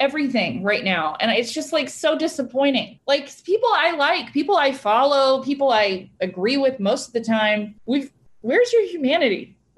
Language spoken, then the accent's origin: English; United States; I'm an American. I believe people are allowed to believe what they want.